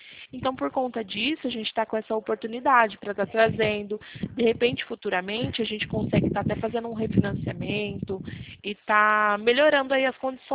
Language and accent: Portuguese; Porto Ferreira, São Paulo, Brazil; Eu sou de Porto Ferreira mesmo.